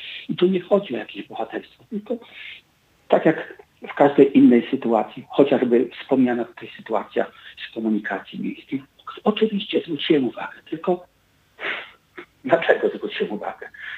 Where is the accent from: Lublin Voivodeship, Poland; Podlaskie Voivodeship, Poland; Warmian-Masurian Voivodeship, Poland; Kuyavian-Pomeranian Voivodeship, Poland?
Podlaskie Voivodeship, Poland; Suwałki; Ja pochodzę z Suwałk.